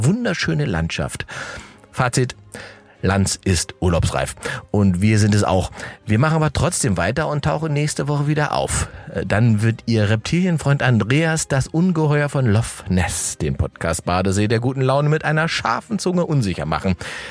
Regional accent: East Germany, Germany; Und da mische ich mich als Ossi gerne mal mit ein, denn wir Ossis sind schon zu allem erklärt worden.

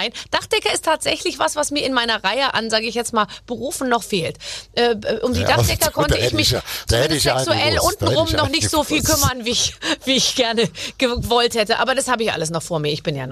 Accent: Munich, Bavaria, Germany; born there; accent: Bavarian; wenn ich zum Beispiel einen Siegelhansi treffe oder halt andere Bayern oder Österreicher, dann bin ich gleich im Dialekt.

